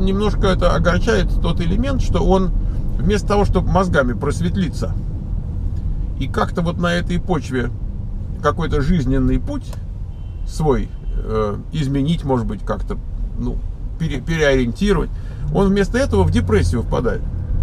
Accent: Tajikistan; now in Russia; Я студент из Таджикистана. Учусь в России.

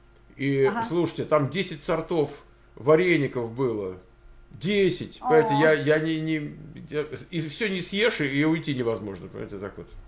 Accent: Moscow, Russia; я тоже из Москвы.

